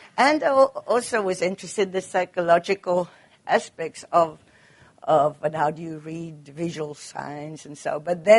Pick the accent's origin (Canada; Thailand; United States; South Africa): South Africa; now in Netherlands; Well, I never thought to stay in Holland. I mean, this is not to say something bad about my home country. I mean, house country, or do you say, because I lived there now for so many years, so obviously it can't be that bad a place. But I always wanted to go back to South Africa.